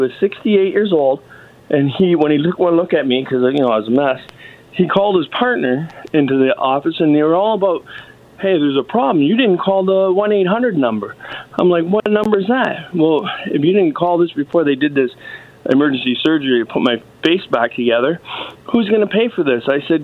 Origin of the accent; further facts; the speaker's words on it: Detroit, Michigan, United States; born there; I just want to say I was born in America, Detroit area, worked for automotive supplier